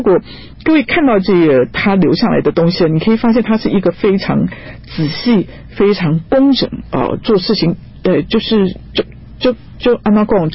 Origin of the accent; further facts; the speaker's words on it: Taiwan; 但是我相信他已经把他自己也当成是我们台湾人的一部分了哈